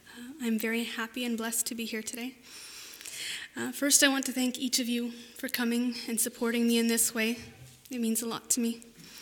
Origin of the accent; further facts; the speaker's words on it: Elmira, Ontario, Canada; I was born in Elmer, Ontario, and I was raised in a large family of 10.